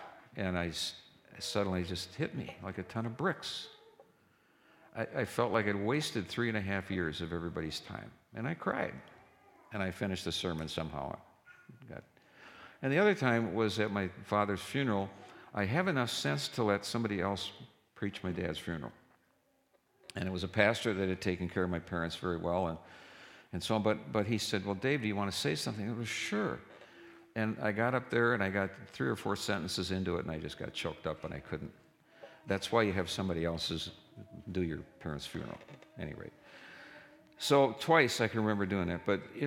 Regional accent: Minnesota, United States; And some of the coldest I have ever been, and I grew up in Minnesota, was sitting at opening day in Tiger Stadium in Detroit watching a baseball game.

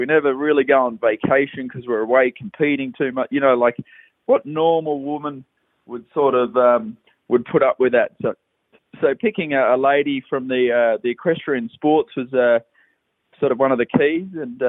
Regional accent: Australia; I was raised in Australia where you just sort of get on with it

